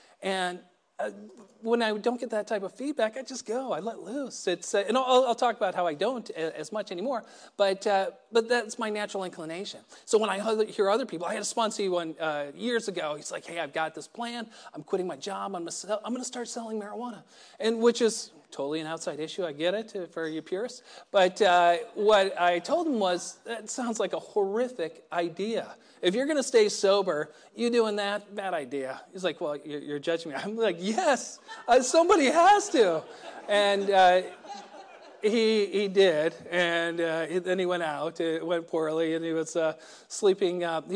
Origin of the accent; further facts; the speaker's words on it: Texas, United States; So growing up in West Texas, it's predominantly a football area.